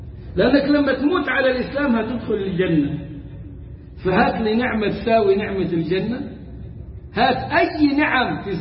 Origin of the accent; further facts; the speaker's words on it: Egypt; accent: Egyptian; بلهجتنا المصرية